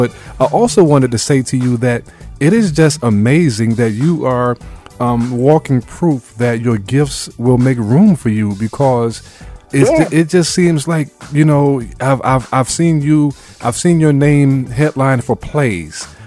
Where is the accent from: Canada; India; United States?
United States; Brooklyn, New York; I'm from Brooklyn, New York, originally.